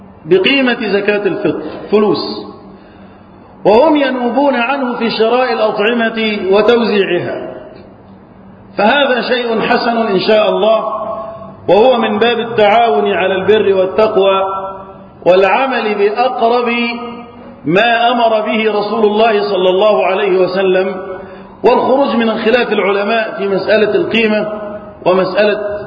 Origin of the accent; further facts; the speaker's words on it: Egypt; اللهم احفظ بلدنا مصر وسائر بلاد المسلمين من الفتن.